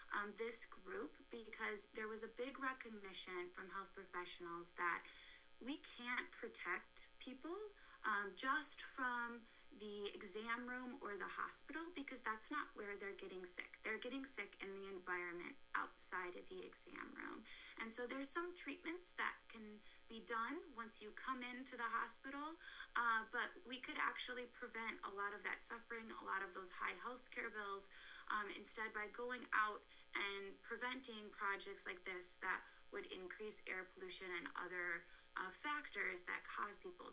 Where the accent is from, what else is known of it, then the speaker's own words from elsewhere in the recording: Mount Horeb, Wisconsin, United States; So I grew up in Mount Horeb, Wisconsin, but actually a bit outside of Mount Horeb in a rural area about 15 minutes from everything else in the middle of cornfields.